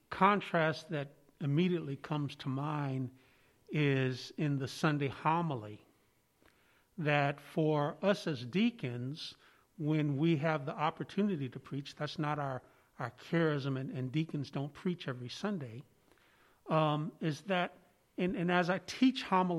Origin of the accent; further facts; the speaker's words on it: Oakland, California, United States; I remember growing up in Oakland, we lived right across the street from the church. And As a matter of fact, our family, my grandparents helped start the church. And so as an African-American family, I had that tie to the community.